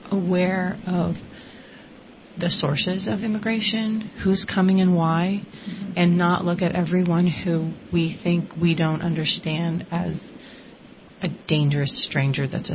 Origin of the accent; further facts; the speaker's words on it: Washington, District of Columbia, United States; moved away as an adult; now in Redding, United States; I grew up in Washington, D.C., and I've been living in California now since 2006. First in Redding, then in Southern California, and back to Redding.